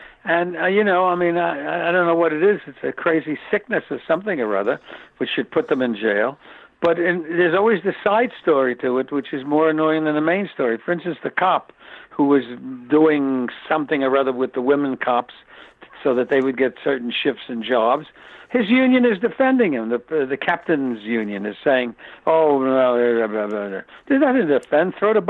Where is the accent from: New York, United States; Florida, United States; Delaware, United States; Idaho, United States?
New York, United States; And I'm very proud to tell you, as a New Yorker, they weren't buying it.